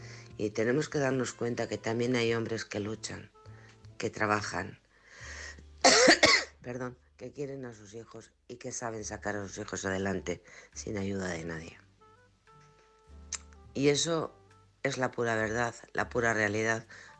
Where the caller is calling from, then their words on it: Alcorcón, Community of Madrid, Spain; de Alcorcón.